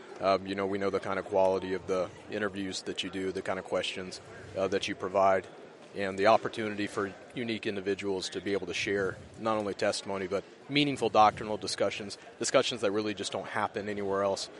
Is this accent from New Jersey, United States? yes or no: no; Navarre, Florida, United States; now in Milton, United States; There's a little town called Navarre down there. That's my hometown. That's where I was at before I joined the Navy.